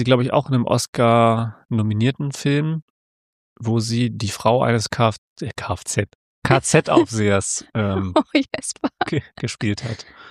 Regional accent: Germany; Aber als Deutscher ist das ein bisschen unglaubwürdig, dass das eine deutsche Firma sein soll.

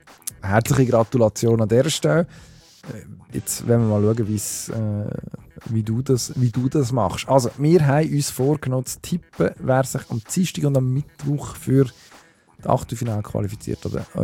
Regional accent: England, United Kingdom; German is a second language; Das würde mir als Engländer, und ich mag die eigentlich, ich würde ihnen gönnen, dass sie mal etwas reissen.

